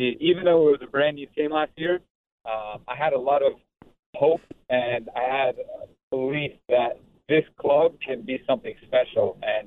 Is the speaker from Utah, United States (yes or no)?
no; San Jose, California, United States; So I grew up in San Jose, and then the San Jose Earthquakes drafted me in the MLS draft once I graduated college.